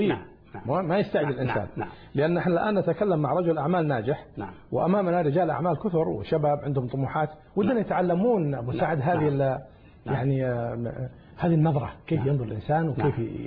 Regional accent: Saudi Arabia; على فكرة عندنا في المملكة العربية السعودية يا أحمر يا أبيض

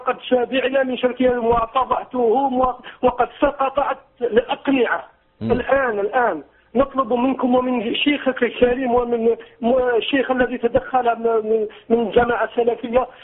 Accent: Algeria; أنا جزائري وأنت مصري، أنا مسلم سني وأنت مسلم سني

